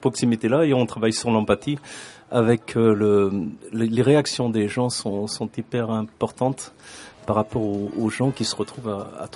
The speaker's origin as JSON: {"language": "French", "town": "Penne", "region": "Occitanie", "country": "France", "said": "On est de Midi-Pyrénées, mais nous ne jouons pas beaucoup en Midi-Pyrénées."}